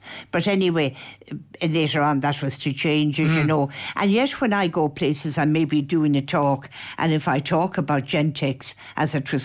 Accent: Athlone, Leinster, Ireland; born there; Yeah, and therefore I was born in Athlone.

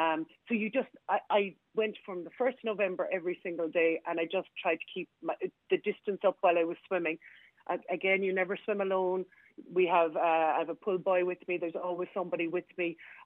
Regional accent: Ireland; We're Irish. We're really good at it.

